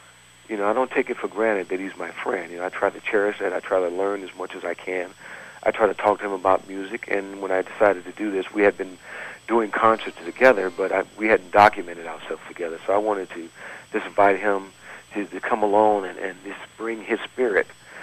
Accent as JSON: {"language": "English", "region": "Michigan", "country": "United States", "said": "and Bob Hurst, we're from, you know, we're from Michigan, you know, so we talk together"}